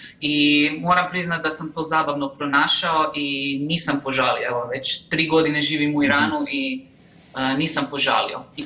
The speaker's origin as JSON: {"language": "Croatian", "town": "Zagreb", "region": "City of Zagreb", "country": "Croatia", "tie": "born or raised there", "said": "ja sam rođen u Zagrebu. U Zagrebu sam studirao turizam i kasnije radio u turizmu na jednom hrvatskom otoku."}